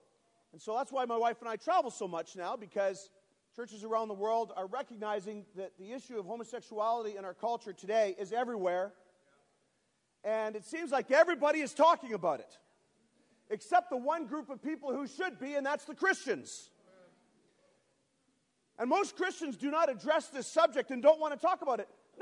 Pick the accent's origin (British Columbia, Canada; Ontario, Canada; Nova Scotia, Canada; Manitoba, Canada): Nova Scotia, Canada; Halifax; I come from Halifax, Nova Scotia. I don't know how familiar you are with Canadian geography, but Halifax is about 500 miles northeast of Maine and right on the Atlantic Ocean. Very beautiful place